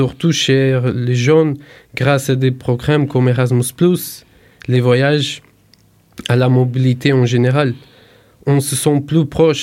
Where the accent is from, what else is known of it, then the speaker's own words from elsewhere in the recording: Braga, Norte, Portugal; moved away as an adult; now in France; je suis originaire de la ville de Braga au nord-est de Portugal. J'ai 30 ans et je vis à La Roche-Tuillon depuis 12 ans.